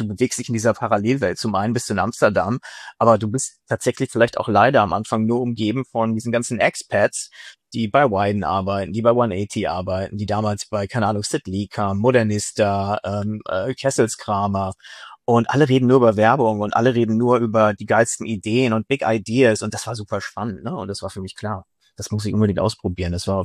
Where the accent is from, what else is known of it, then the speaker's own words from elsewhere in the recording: Münster, North Rhine-Westphalia, Germany; ich bin irgendwie in Münster aufgewachsen, dieser kleinen Stadt, dieser kleinen Studentenstadt, wo alle mit dem Fahrrad gefahren sind, irgendwie Barberjacken trugen und entweder BWLer oder Juristen waren oder werden wollten.